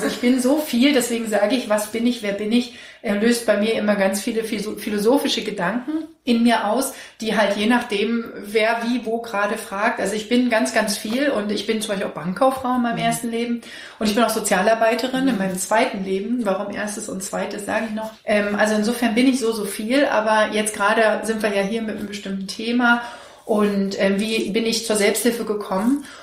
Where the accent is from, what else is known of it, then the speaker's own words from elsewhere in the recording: Berlin, Germany; Ja, ich bin im Krankenhaus in Berlin-Buch geboren. Genau, und auch in Berlin aufgewachsen, zwischen Lichtenberg und Pankow.